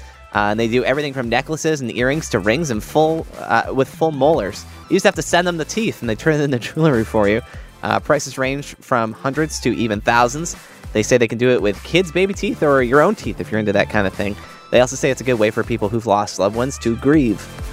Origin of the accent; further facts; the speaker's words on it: Brampton, Ontario, Canada; Look, I'm from Brampton